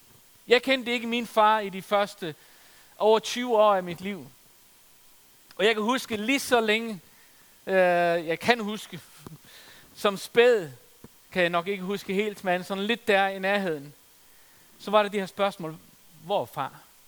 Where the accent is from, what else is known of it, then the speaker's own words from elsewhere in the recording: Faroe Islands; min egen situation som teenager, hvor jeg voksede op på Færøerne